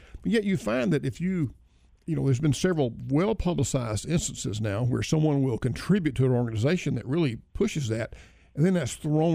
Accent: United States; Again, I'm not asking you for legislation on this, but just as an American, how do we deal with that?

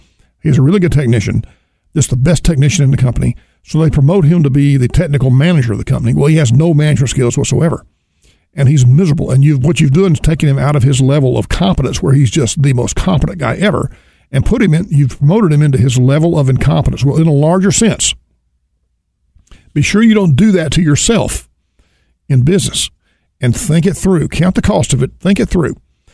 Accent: Birmingham, Alabama, United States; I grew up in Birmingham, Alabama, and there were a number of immigrants that moved to Alabama before and right after World War II.

